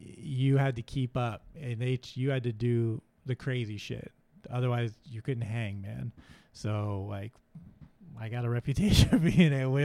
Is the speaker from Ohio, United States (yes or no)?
no; Long Beach, California, United States; I just want to say, like, I grew up in Long Beach.